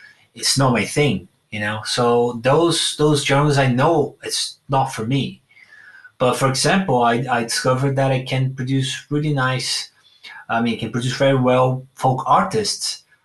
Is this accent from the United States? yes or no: no; Brazil; now in London, United Kingdom; basically I'm in London, but I'm from Brazil, right?